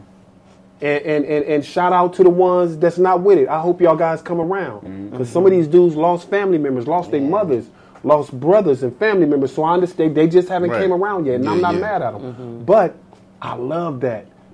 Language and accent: English; Los Angeles, California, United States; I'm from South Central born.